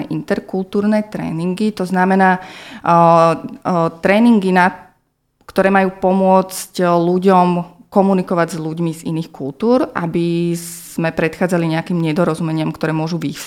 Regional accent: central Slovakia, Slovakia; now in Trnava, Slovakia; Pôvodne pochádzam zo stredného Slovenska, žijem tu posledných asi 15 rokov, ale aj sama som žila nejaký čas v zahraničí, čiže mám aj tú skúsenosť cudzinky v inej krajine.

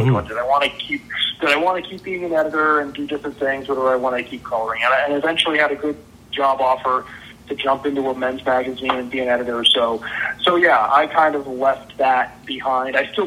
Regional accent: Pennsylvania, United States; And Ron, I actually knew from before Marvel because we're both from Western PA.

